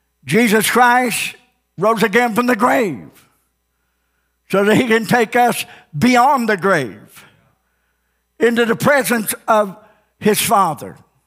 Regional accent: Ozark, Missouri, United States; Here in Ozark, I grew up in Ozark. I remember when 65 and 14 was a four-way stop.

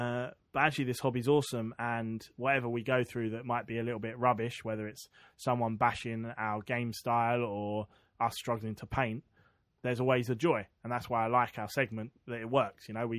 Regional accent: England, United Kingdom; we're English

